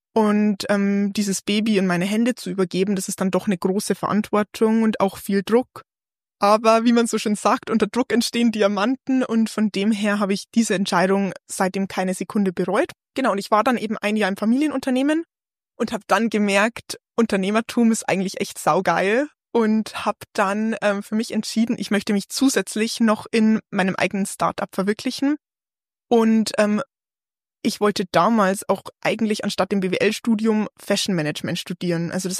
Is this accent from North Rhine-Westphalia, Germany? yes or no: no; Bavaria, Germany; now in Nuremberg, Germany; bin 27 Jahre alt und bin gebürtige Niederbayerin. Aktuell wohne ich in Nürnberg, ziehe aber bald um nach München.